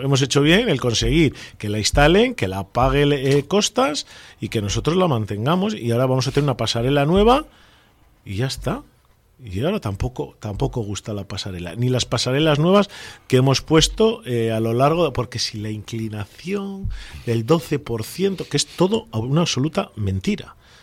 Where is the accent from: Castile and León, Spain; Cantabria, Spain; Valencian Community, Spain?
Cantabria, Spain; Laredo; aquí hay un chiringuito y en mi pueblo no, en Laredo no.